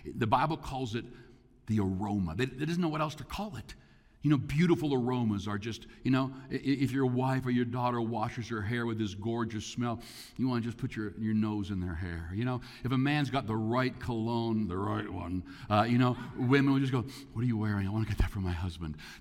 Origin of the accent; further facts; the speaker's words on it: Canada; I'm not just a pastor, I'm a Canadian.